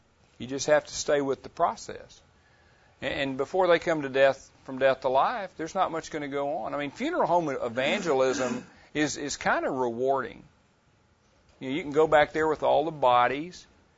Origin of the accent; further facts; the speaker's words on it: the South, United States; We're kind of from the South, and we don't talk all that fast anyway.